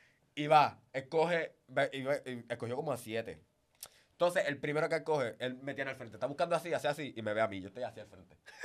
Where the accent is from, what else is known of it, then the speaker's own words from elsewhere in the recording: Carolina, Puerto Rico; La gente sabe que somos de la calle. Cabrón. Somos de Carolina y venimos.